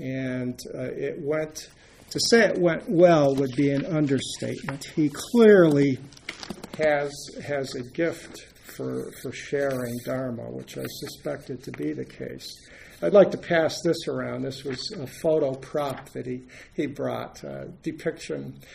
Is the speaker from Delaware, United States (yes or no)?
no; Cleveland, Ohio, United States; So I'm from Cleveland.